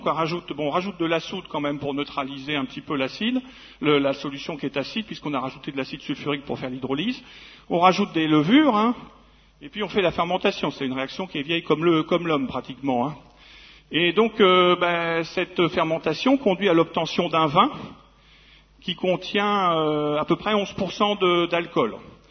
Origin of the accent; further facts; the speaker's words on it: Normandy, France; moi je viens de la Seine, la Normandie, là